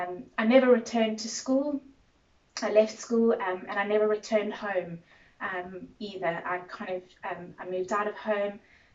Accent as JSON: {"language": "English", "town": "Cape Town", "region": "Western Cape", "country": "South Africa", "tie": "born or raised there", "said": "I obviously come from South Africa, I come from Cape Town"}